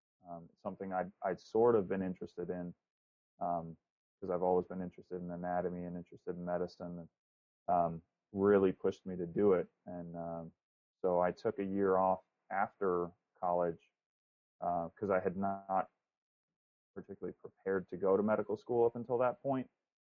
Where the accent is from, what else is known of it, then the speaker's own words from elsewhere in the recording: Chicago, Illinois, United States; So I grew up in Chicago. First suburb north of Chicago.